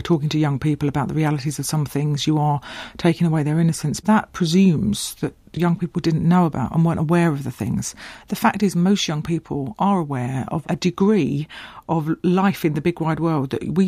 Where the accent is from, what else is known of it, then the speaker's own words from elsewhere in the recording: East of England, United Kingdom; It was a bit of a shock to the system, frankly, because I came from quite a nice twee little rural place in Essex.